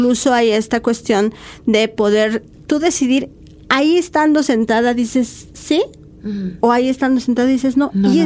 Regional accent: Mexico; Porque si somos mujeres mexicanas todas, entonces, ¿cómo es que tengo que trasladarme?

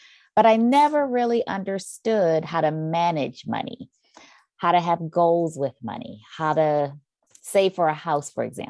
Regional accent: Maryland, United States; I was raised in Southern Maryland in a two-income home, mother and father, both college educated.

